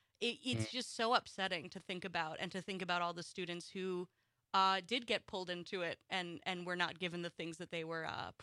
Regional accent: Wausau, Wisconsin, United States; I'm reflecting on when charters came to my hometown of Wausau

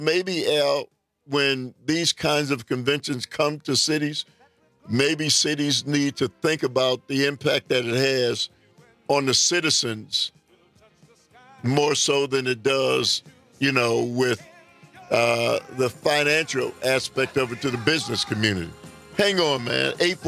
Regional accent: Detroit, Michigan, United States

